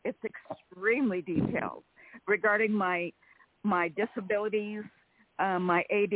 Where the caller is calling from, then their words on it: California, United States; from California.